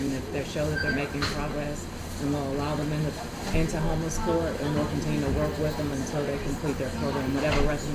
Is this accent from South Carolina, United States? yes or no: yes; Cowpens, South Carolina, United States; senior solicitor. I've been back with the city for about 5 years now, and I'm originally from Cowpens.